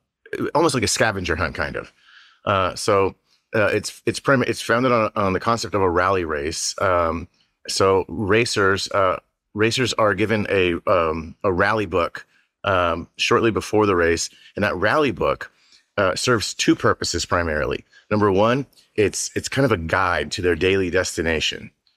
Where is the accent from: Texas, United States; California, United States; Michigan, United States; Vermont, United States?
Texas, United States; Austin; I'm in Austin, Texas right now. I'm from Austin, Texas, and I'm the owner of a handmade tile company called Clay Imports.